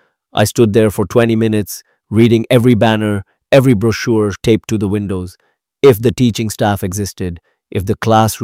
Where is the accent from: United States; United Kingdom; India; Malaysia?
United Kingdom; Hull, Yorkshire and the Humber; I grew up on Preston Road, watching my grandfather fight cancer at Hull Royal Infirmary.